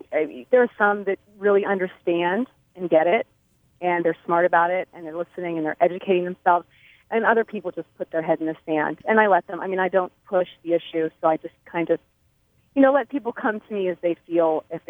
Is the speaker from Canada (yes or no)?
no; Pennsylvania, United States; And I'm from the Penn State area, so I continued to watch Penn State on Saturdays.